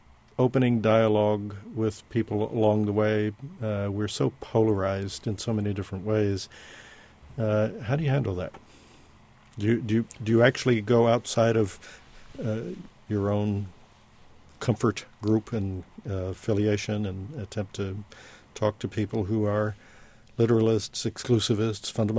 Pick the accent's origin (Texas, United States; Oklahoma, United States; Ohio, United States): Texas, United States; Although I am from Texas.